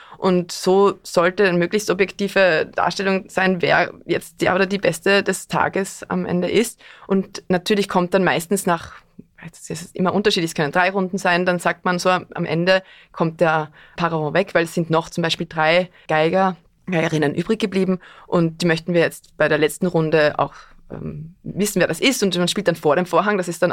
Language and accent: German; Tulbing, Lower Austria, Austria; aber ich komme aus Tulbing und habe zwar auch in Wien studiert und dann auch in Köln